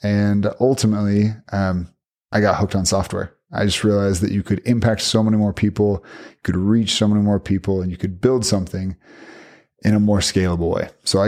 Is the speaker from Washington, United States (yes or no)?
yes; Seattle, Washington, United States; now in Utah, United States; So I grew up in Seattle, just a little bit north of there. Came down to Utah for school